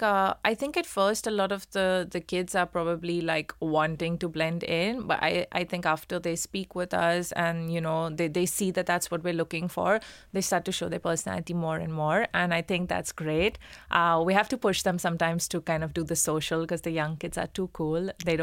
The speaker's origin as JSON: {"language": "English", "country": "India", "said": "oh, I'm from India, this is what we"}